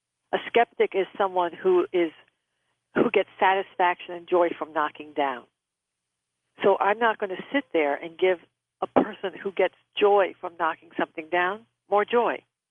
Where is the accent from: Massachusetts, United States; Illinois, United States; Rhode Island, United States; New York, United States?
Rhode Island, United States; I'm originally from Rhode Island